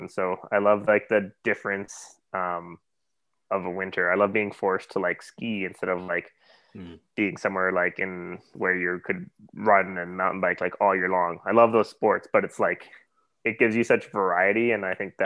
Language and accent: English; Canada; I'm a Canadian, so I love it.